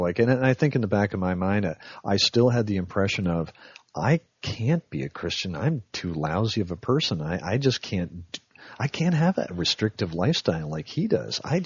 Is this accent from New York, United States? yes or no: yes; New York, United States; You know, growing up in New York, you get a lot of snow